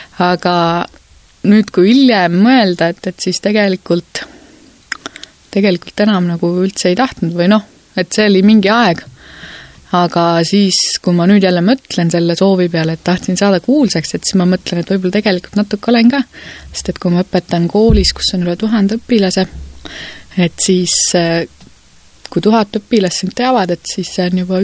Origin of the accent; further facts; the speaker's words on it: Tallinn, Harju County, Estonia; also born or lived in Tartu; now in Kuressaare, Estonia; olen pärit Tallinnast tegelikult. Ja sündisin Tallinnas ja käisin lasteaias seal ja koolis ja elasin seal nii kaua, kuni läksin Tartu ülikooli. Ja peale Tartut tulin siia Kuressaarde.